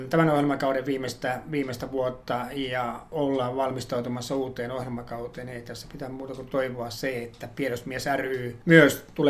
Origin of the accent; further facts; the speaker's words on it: North Ostrobothnia, Finland; Lähtöisin olen kyllä tuolta Pohjois-Pohjanmaalta maanviljelijäperheestä, eli juuret ovat syvästi tuolla maaseudulla